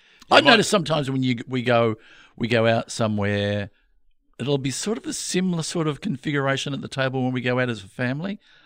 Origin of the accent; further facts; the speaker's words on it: Melbourne, Victoria, Australia; I know when they film, we're from Melbourne